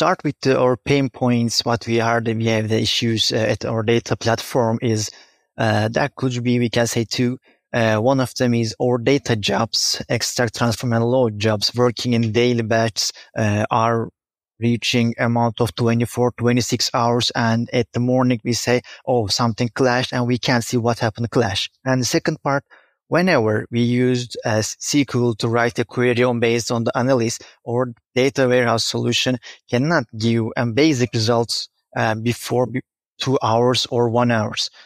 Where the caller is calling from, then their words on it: Istanbul, Turkey; I'm joining you from Istanbul, Turkey.